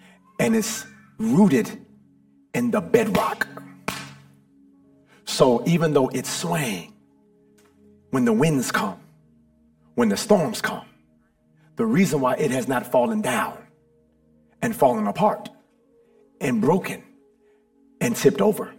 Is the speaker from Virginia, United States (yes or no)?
yes; Virginia, United States; I'm from Virginia, buildings don't move like this. We different down there, you know?